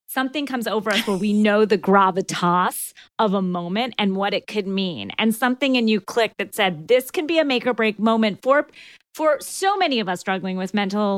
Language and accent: English; the South, United States; when I was little, I grew up in the South. There weren't a lot of Jews around.